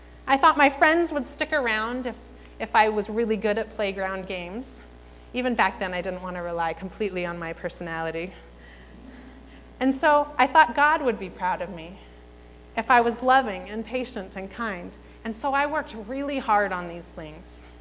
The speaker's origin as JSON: {"language": "English", "town": "Federal Way", "region": "Washington", "country": "United States", "tie": "born or raised there", "said": "I did not grow up in Ur of the Chaldees. I grew up in Federal Way. It was a healthy and secure kind of environment."}